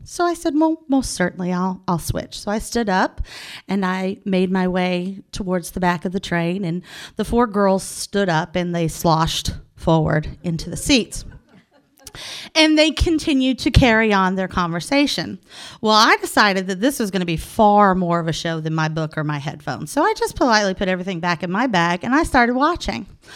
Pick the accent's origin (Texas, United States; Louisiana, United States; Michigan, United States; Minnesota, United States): Texas, United States; as I said, I am from Texas and we don't really have traffic where I'm from.